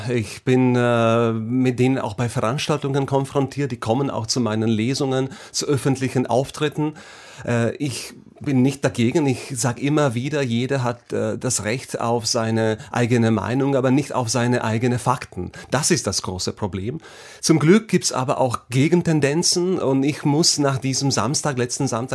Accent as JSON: {"language": "German", "country": "Slovakia", "first_language": "Slovak", "second_language": "German", "said": "Also ich habe das Buch 2016 in meiner Heimat publiziert auf Slowakisch, das ist meine Muttersprache."}